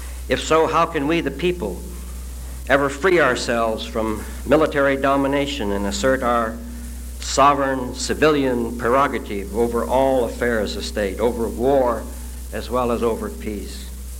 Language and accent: English; Yakima, Washington, United States; Those who live in the average American town, such as my hometown of Yakima, have no chance of getting an accurate measure of the world problem.